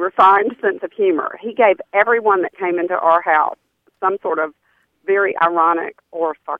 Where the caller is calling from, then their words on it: Dothan, Alabama, United States; I'm calling from Alabama.